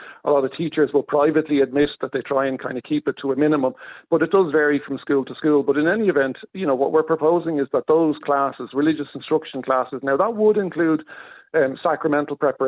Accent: Ireland; I have to kind of politely point out to them, you realise... I'm Irish.

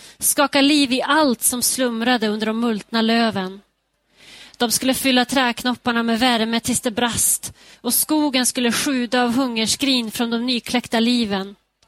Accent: Skellefteå, Västerbotten County, Sweden; den börjar ju i min hemstad Skellefteå

